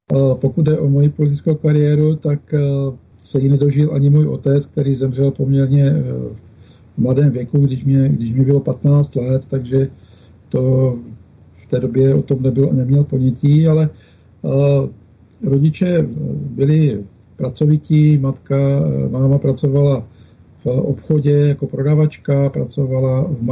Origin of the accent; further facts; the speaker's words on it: Rohatec, South Moravian Region, Czechia; also born or lived in Hodonín; ten můj domov je tady, v Rohatci, u Hodonína, narodil jsem se v Hodoníně, tady jsem se narodil, žiju